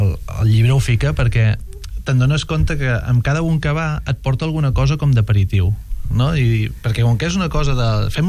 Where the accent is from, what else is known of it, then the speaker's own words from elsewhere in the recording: Catalonia, Spain; som de l'Alt Camp o tenim el restaurant